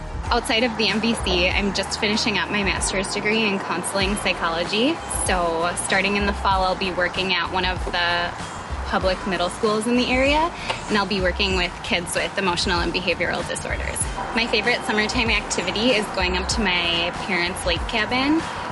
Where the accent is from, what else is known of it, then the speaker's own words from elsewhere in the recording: White Bear Lake, Minnesota, United States; I'm from White Bear Lake, and this is my fourth year on the team.